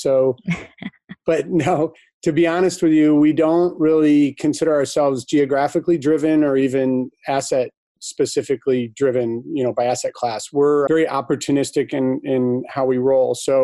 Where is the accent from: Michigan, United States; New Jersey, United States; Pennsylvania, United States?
Michigan, United States; Ann Arbor; Came back to my hometown, Ann Arbor